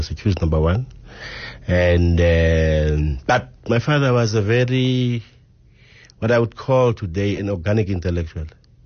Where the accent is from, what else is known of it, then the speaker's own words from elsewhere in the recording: South Africa; also born or lived in Netherlands / Paris, France; I was at the University of Pretoria, but I'm South African as it is. I studied in Holland, and I lived in Paris for about 8 years